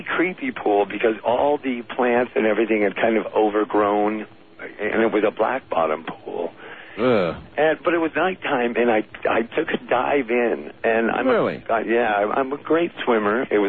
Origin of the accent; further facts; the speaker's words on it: Hollywood, California, United States; I am from Hollywood originally, and when I was about 20, I'm 34 now.